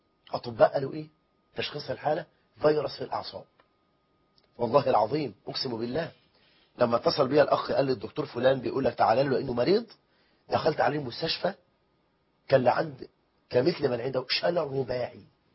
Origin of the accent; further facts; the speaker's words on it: Egypt; ده احنا عندنا في مصر 9 مليون امرأة مطلقة و9 مليون بنت لم تتزوج